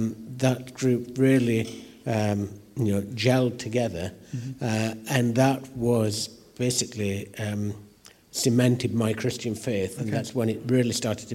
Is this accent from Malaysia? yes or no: no; Yorkshire and the Humber, United Kingdom; The town I grew up in was in Yorkshire. And then during the 70s, they did the rearrangement of the county boundaries and moved us into Lancashire.